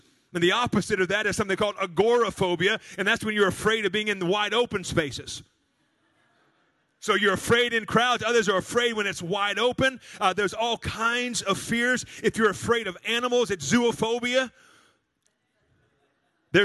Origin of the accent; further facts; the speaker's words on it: Atlanta, Georgia, United States; born there; I was born in Atlanta, Georgia. I was born in that.